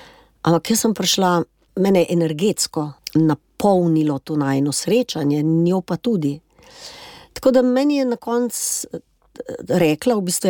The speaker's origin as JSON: {"language": "Slovenian", "town": "Pivka", "region": "Littoral–Inner Carniola", "country": "Slovenia", "tie": "born there", "said": "Pa v Pivki smo bile, torej v mojem rojstnem kraju"}